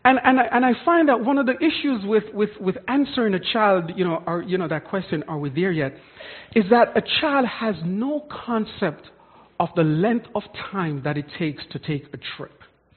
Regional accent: Jamaica; So straight up, I'm from Jamaica, so if you hear an accent, that's where that is from.

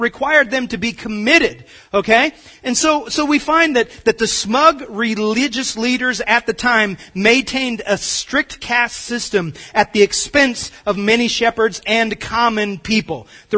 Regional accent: East Coast, United States; born there; I was born on the East Coast, and I have siblings who now live on the West Coast.

